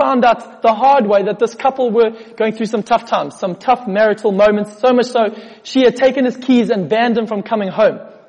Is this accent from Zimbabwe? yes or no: yes; Zimbabwe; We had a TV show in Zimbabwe. I grew up in Zimbabwe.